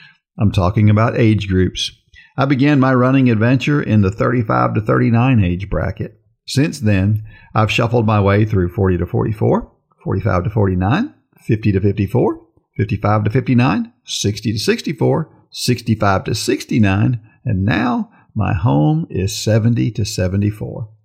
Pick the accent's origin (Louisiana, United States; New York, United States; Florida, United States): Florida, United States; I remember when I was a kid, I grew up in Florida where they talk about Ponce de Leon a lot.